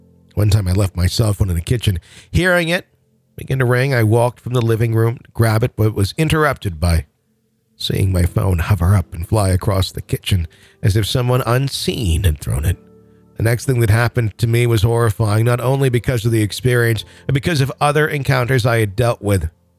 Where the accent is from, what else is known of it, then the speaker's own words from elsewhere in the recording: Mesa, Arizona, United States; I grew up in Mesa, Arizona.